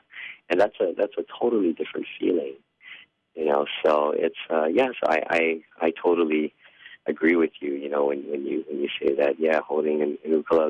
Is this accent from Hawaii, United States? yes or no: yes; Hawaii, United States; You know, I was born and raised in Hawaii, and a lot of people, when they think of the ukulele, they think of Hawaii.